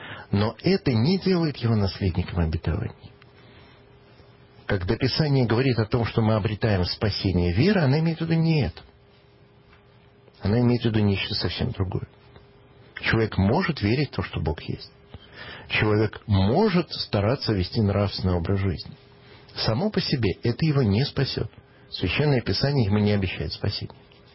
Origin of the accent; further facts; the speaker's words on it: Severomorsk, Murmansk Oblast, Russia; когда я рос в Североморске, Мурманской области